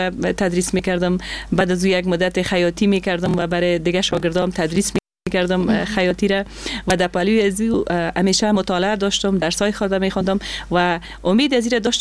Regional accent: Afghanistan; born or raised there

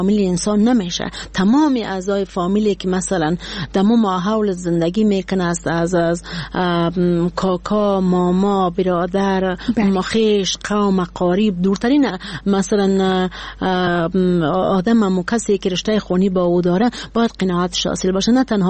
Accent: Badakhshan, Afghanistan; ما یک کسی هستم که از بدخشان هستم

